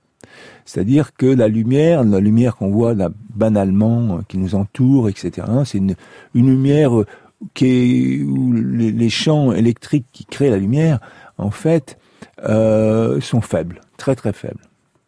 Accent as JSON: {"language": "French", "region": "Auvergne-Rhône-Alpes", "country": "France", "said": "comme je suis savoyard, j'aime le ski."}